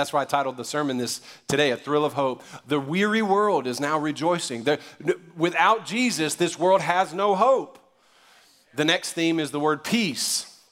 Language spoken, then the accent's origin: English; New Orleans, Louisiana, United States; I'm like, that is not Christmas in the place I grew up. You know what I'm saying? I'm from New Orleans. It's not the same.